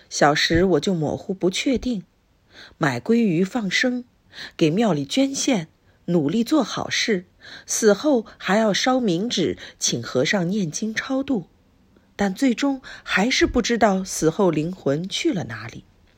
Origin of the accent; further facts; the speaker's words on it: Taiwan; also born or lived in Myanmar / China; now in Singapore; 我1965年出生于缅甸，1980到2001年成长求学工作于台湾。2002到2008年，台湾外派到中国大陆负责市场营销。2008年迄今工作居住在新加坡